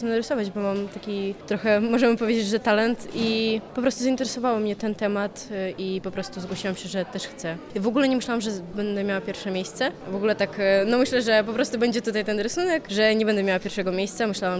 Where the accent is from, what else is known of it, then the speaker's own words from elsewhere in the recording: Ukraine; Polish is a second language; jeszcze jestem z Ukrainy